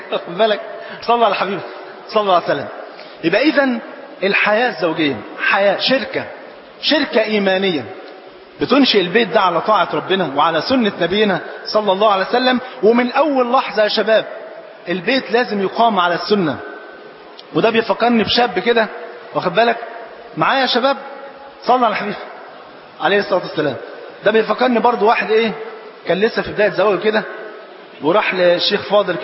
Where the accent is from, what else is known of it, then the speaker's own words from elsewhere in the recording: Egypt; واحنا جايين والله من مصر